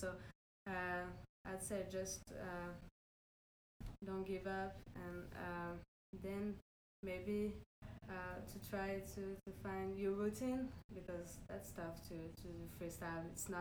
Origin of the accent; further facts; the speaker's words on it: Paris, Île-de-France, France; I'm from Paris, so I'm going to be there.